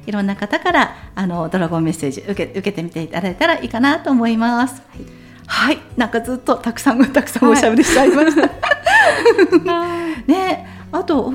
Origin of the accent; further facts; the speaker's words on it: Kanagawa, Japan; 私も、ね、神奈川に住んでまして、まあ、神奈川育ってるので